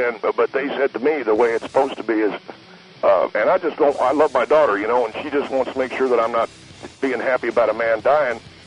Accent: Tennessee, United States; because I was raised in Tennessee

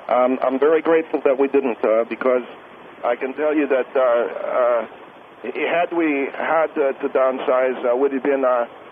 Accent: Netherlands; now in United States; I come from the Netherlands. I wanted to be a part of American politics

